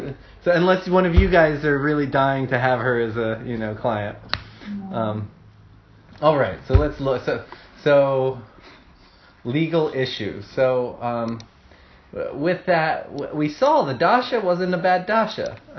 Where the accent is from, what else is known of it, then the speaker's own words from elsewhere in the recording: India; moved away as an adult; now in United States; I come from India on fiance visa.